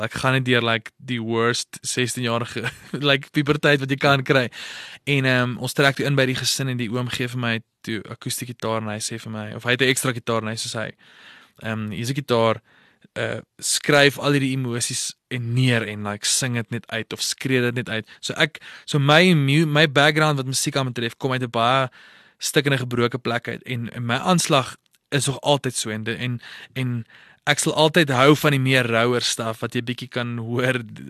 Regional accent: Potchefstroom, North West, South Africa; born or raised there

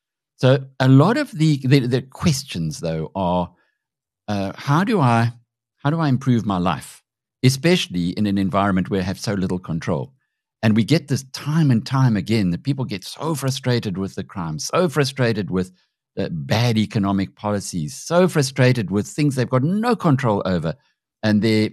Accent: South Africa; Now, I'm a South African. This is my home. This is where I've been.

